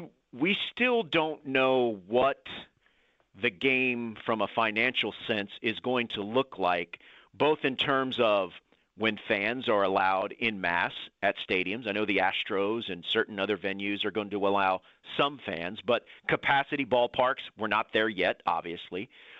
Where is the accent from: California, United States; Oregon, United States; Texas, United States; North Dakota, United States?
Texas, United States; Houston; you're talking to someone that was born and raised in Houston and lived and died through all the terrible things that have gone in Houston sports history.